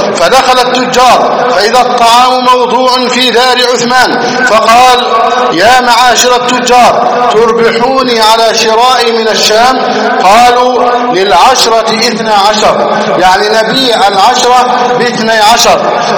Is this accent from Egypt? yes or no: yes; Egypt; نسأل الله سبحانه بأسمائه الحسنى وصفاته العلى أن يحفظ بلدنا مصر